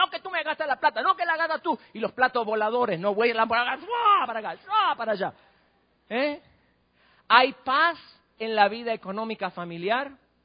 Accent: Argentina; Yo crecí en la República Argentina, en un barrio de clase media baja. ¿No? Éramos una familia de inmigrantes, mi abuelito vino de Ucrania.

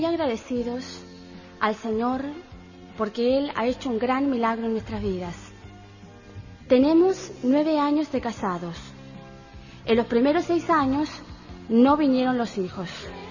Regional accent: Chile; now in Argentina; Y vinimos desde Chile a colaborar en la parte musical

